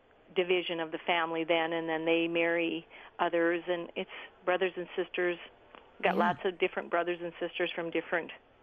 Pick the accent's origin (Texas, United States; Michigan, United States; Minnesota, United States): Minnesota, United States; Deer River; I love the small town, but I was raised in Deer River.